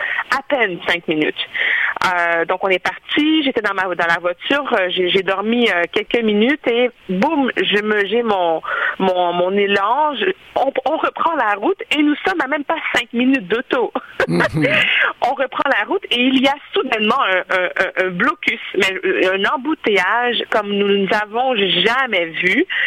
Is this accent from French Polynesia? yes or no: no; Haiti; je suis haïtienne